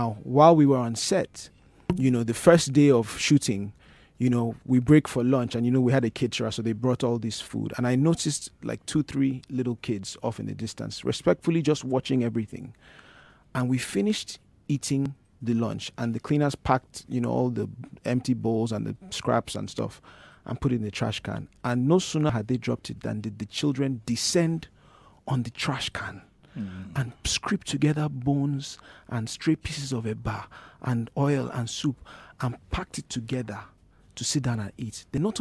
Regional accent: Lagos, Nigeria; I am from Lagos State.

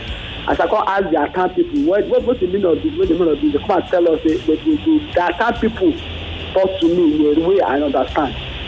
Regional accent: Abia, Nigeria; this may be my culture, because me, I'm from Abia State now.

